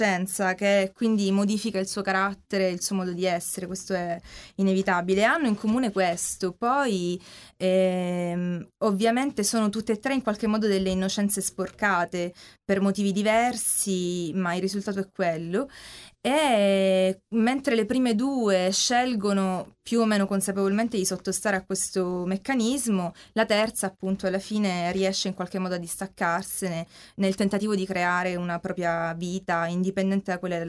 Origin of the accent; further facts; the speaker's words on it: Palermo, Sicily, Italy; io sono di Palermo, quindi inevitabilmente ha un legame con la Sicilia.